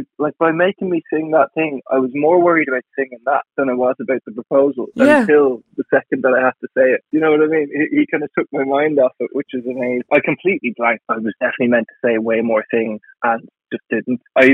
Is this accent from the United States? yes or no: no; Ireland; Well, I think that's the brilliant part of being Irish, isn't it?